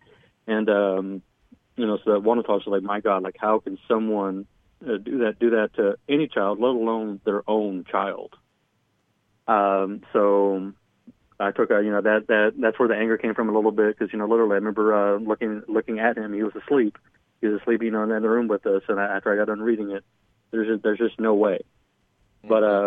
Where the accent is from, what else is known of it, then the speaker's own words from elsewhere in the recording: St. Louis, Missouri, United States; You know, like you said in the beginning, we're from the St. Louis area.